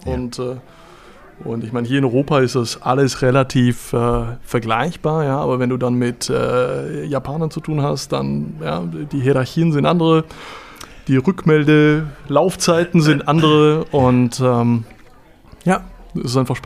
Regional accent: Czechia; Ich komme aus Tschechien, aus genau. Tschechien?

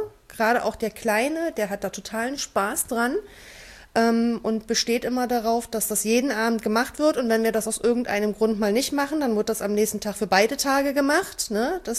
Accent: Bad Düben, Saxony, Germany; Meine Heimatstadt Bad Düben in Sachsen hat offiziell 8.450 Einwohner.

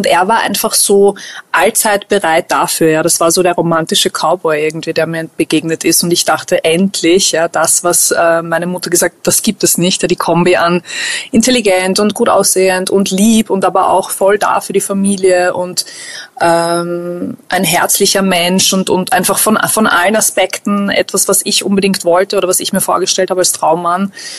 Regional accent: Texas, United States; first language English; German is a second language; ich bin in Texas aufgewachsen und somit ist irgendwie texanisch, nein, Englisch natürlich meine Herzenssprache der Emotionen.

